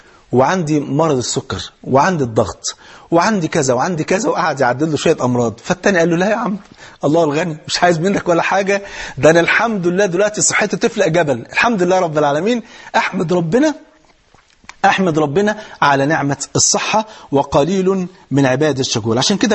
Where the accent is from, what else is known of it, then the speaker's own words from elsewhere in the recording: Egypt; واحد مليونير مرة معدي على أرض فلاحين عندنا في مصر